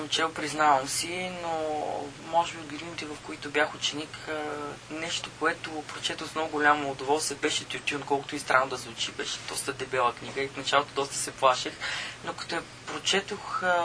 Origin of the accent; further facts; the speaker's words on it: Burgas, Burgas Province, Bulgaria; на другия ден трябва да съм в Бургас, в моя роден град